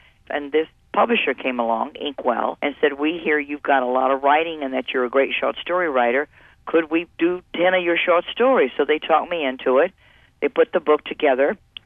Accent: Mississippi, United States; born there; Yeah, I was born in Mississippi. Daddy was a veterinarian, and I traveled through five states with him for his products.

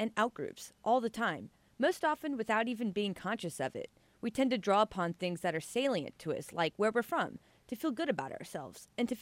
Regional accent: Kansas City, Missouri, United States; I have strong KC Mo pride, even though I'm a big KU fan. And when I'm in other cities, I'm quick to correct people who misidentify me as a Kansan, saying, no, I'm from Kansas City, Missouri.

